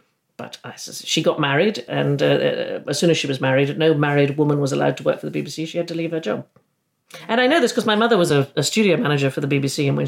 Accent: United States; I grew up in America. I love that country.

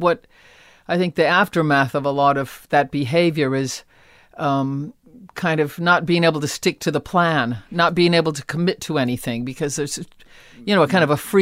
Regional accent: Akron, Ohio, United States; born or raised there

